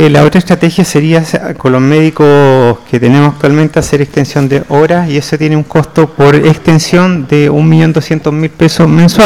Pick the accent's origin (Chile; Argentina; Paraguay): Chile; San Clemente, Maule; Ya yo soy de aquí de San Clemente